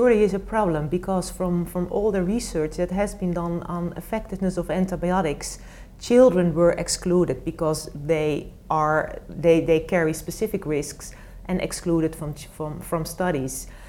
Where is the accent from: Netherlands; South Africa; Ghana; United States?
Netherlands; English is a second language; I am from the Netherlands.